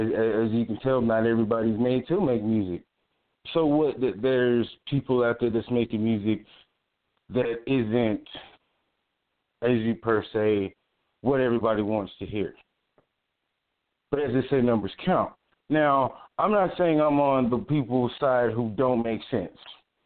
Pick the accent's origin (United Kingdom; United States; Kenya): United States; Texas; now in Oklahoma City, United States; I'm originally from Texas, in case y'all didn't know. I do live in Oklahoma City.